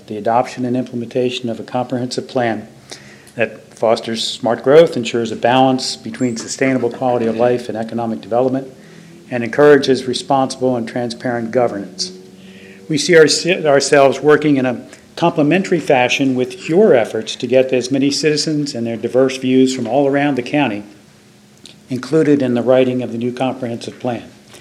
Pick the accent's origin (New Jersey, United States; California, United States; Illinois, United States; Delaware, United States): Delaware, United States; Milton; from Milton.